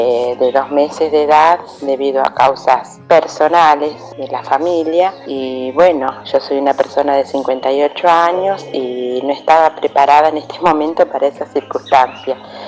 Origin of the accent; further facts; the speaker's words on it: Venado Tuerto, Santa Fe, Argentina; de Venado Tuerto.